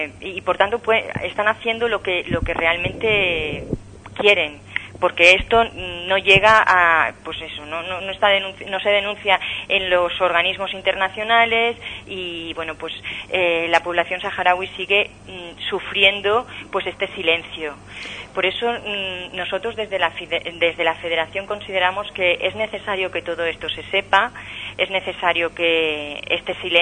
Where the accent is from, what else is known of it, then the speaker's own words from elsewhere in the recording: Valencian Community, Spain; nosotros lo podemos corroborar como valencianos